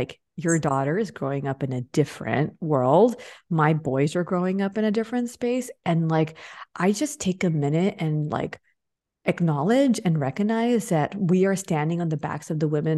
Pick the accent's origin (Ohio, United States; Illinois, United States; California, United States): California, United States; Eagle Rock; I grew up in Eagle Rock.